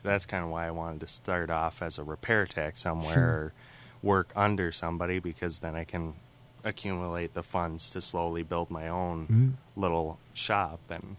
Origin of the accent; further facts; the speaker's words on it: Duluth, Minnesota, United States; Well, I grew up here in Duluth, Minnesota. Mm-hmm. I've been here, it was for 18 years of my life until I moved off to Red Wing for college.